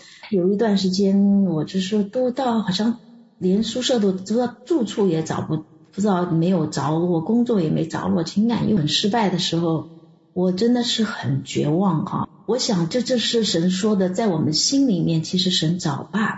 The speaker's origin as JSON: {"language": "Chinese", "town": "Zunyi", "region": "Guizhou", "country": "China", "tie": "born or raised there", "said": "那我是从贵州来的，我父母是那个支援三线，当时从北京航天部被分配到遵义哈，贵州遵义最偏远的山区山洞里去。"}